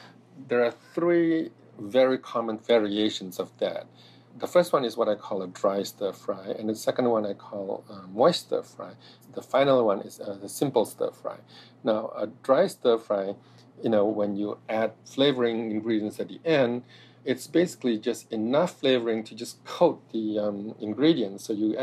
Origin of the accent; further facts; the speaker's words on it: Singapore; also born or lived in Indonesia; My family is from Fujian province, just a little bit north of the Guangdong region. I was born in Indonesia, but I grew up in Singapore.